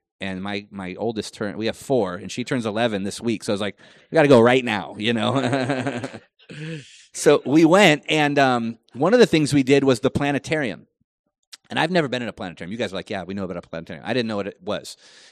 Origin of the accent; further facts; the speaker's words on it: California, United States; You know, like, I'm from California. You cannot do that.